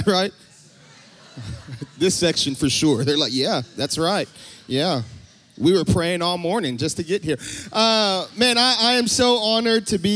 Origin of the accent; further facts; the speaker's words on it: Hawaii, United States; now in San Antonio, United States; I'm originally from Hawaii and right now currently in San Antonio, Texas.